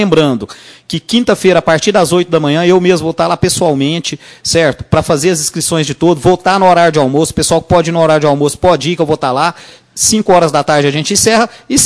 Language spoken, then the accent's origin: Portuguese; Uberlândia, Minas Gerais, Brazil; Mineiro de Uberlândia, uai.